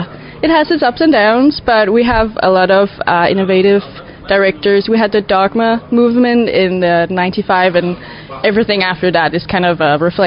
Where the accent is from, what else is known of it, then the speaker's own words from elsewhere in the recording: Copenhagen, Capital Region of Denmark, Denmark; English is a second language; yes, I'm from Denmark, Copenhagen.